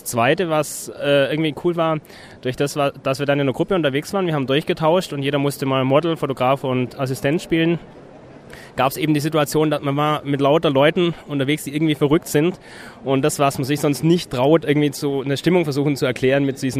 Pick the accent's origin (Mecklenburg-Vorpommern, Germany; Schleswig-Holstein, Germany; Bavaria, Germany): Bavaria, Germany; Munich; komme aus München.